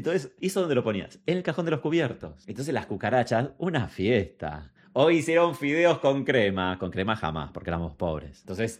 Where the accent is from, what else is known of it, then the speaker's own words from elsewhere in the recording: Buenos Aires, Argentina; Yo nací en Lugano 1 y 2. Respect. Pero obviamente no tengo ningún recuerdo de eso porque literalmente nací y a los meses nos fuimos a vivir a Parque Patricios.